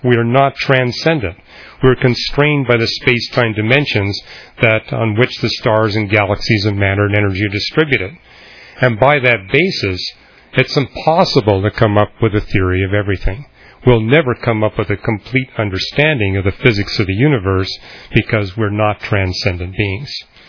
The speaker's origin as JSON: {"language": "English", "country": "Canada", "tie": "born or raised there", "said": "I remember growing up in Canada, and when I was in the first and second grade, I saw all of my classmates going to the nurse's office."}